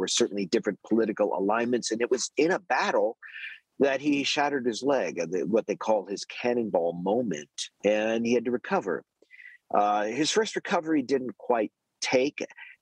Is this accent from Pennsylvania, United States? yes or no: yes; Erie, Pennsylvania, United States; Yes, so I grew up in Erie, although my father is from Pittsburgh.